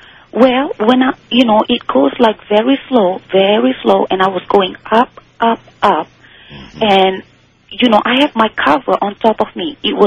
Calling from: Missouri, United States; Yes, I'm calling from Missouri.

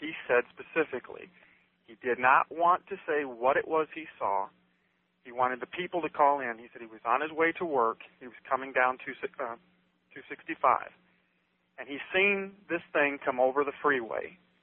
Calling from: Muscle Shoals, Alabama, United States; Okay, I'm calling from Muscle Shoals, Alabama.

